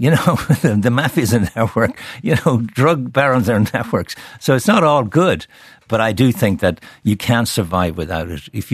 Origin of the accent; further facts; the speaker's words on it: Ireland; When I was growing up in Ireland, which was neither today nor yesterday